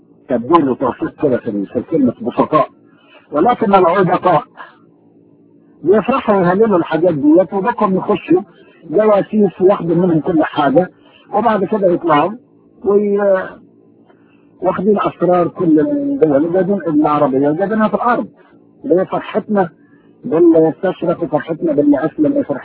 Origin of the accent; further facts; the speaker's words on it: Egypt; يعني احنا في بلادنا في مصر والحتت ديت البلاد اللي احنا عشنا فيها